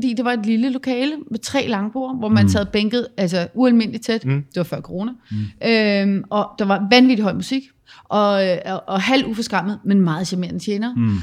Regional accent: Oxford, South East England, United Kingdom; also born or lived in London; fordi jeg voksede op i England. Lige uden for Oxford, og gået skole der, og har gået på universitetet i England, eller i London.

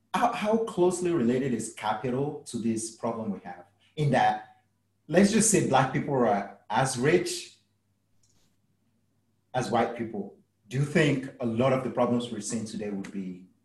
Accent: Nigeria; English is a second language; So I'm Nigerian. So my entire experience with this whole thing is still different in that I'm African. I still speak my native language

